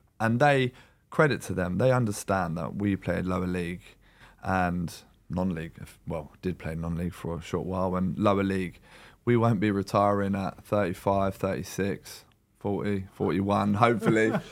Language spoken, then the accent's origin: English; London, United Kingdom; I'm from London. My family's in London.